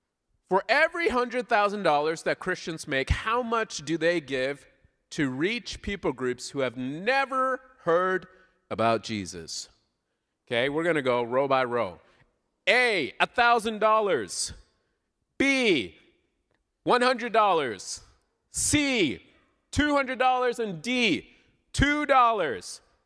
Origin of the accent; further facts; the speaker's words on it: Sri Lanka; Now, you might be asking … what is your background? I'm Sri Lankan. I'm not Indian, just in case you wanted to know.